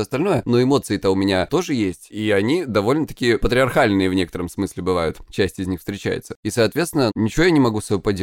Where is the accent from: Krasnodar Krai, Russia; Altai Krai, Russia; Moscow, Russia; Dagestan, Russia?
Krasnodar Krai, Russia; Я интерсекциональная феминистка с Кубани.